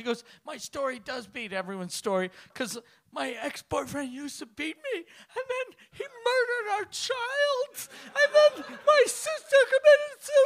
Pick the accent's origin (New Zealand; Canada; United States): Canada; Montreal, Quebec; I'm from Montreal.